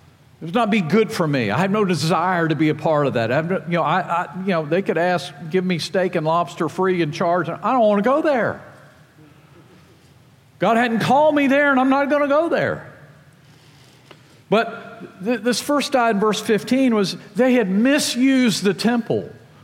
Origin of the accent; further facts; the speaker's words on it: Virginia, United States; I grew up in Tidewater, Virginia, Virginia Beach, Norfolk, Chesapeake, just, you know, like we got the Marines here. I was a Navy brat.